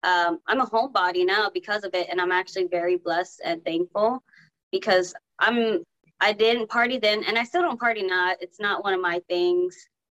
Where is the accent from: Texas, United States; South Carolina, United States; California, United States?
Texas, United States; Grand Prairie; Well, growing up in Texas, I lived in a small town, Grand Prairie, Texas